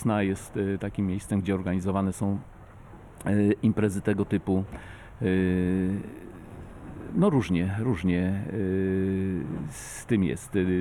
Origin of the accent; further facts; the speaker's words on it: Nadziejów, Świętokrzyskie Voivodeship, Poland; also born or lived in Radom; now in Solina, Poland; A rodzinne moje strony to jest Kieleczyzna, Góry Świętokrzyskie, te północne krańce Gór Świętokrzyskich, taka malutka miejscowość Nadziejów, to jest moja rodzinna miejscowość. Później jeszcze był Radom po drodze, no ale już od ponad 30 lat mieszkam tutaj